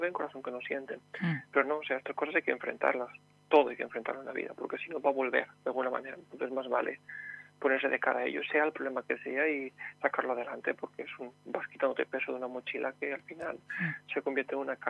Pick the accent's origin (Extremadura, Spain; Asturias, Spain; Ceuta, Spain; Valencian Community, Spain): Valencian Community, Spain; Exacto, yo soy de aquí, soy de la Terreta